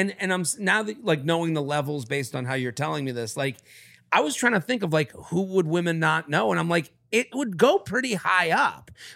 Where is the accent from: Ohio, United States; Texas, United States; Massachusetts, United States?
Massachusetts, United States; Boston; I'm from Boston.